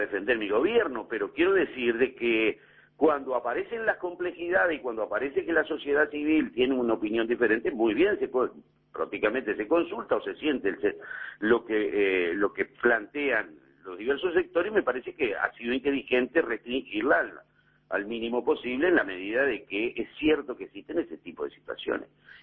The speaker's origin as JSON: {"language": "Spanish", "region": "Paysandú", "country": "Uruguay", "said": "Yo soy de Paysandú"}